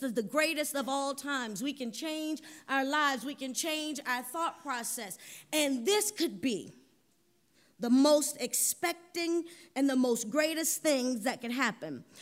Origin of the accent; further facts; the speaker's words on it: the South, United States; I'm from the South, so I have to say that I look forward to Thanksgiving and chitlins.